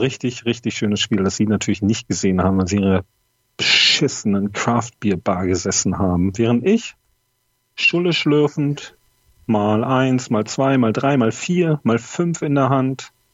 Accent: Bad Oeynhausen, North Rhine-Westphalia, Germany; Bei uns in Bad Oeynhausen sagt man das so.

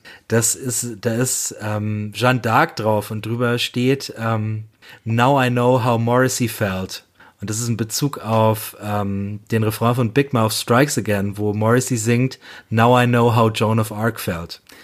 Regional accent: Bayreuth, Bavaria, Germany; meine Heimatstadt.

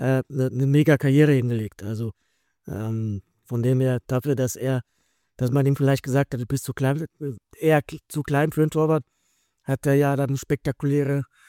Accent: Switzerland; ich als Schweizer in der Schweiz

